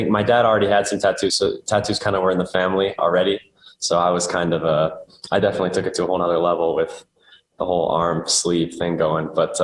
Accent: United States; accent: American; I haven't quite, I think I still sound American, I hope at least.

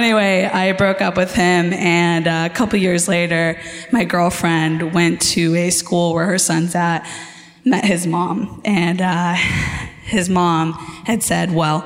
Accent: San Diego, California, United States; Here, San Diego.

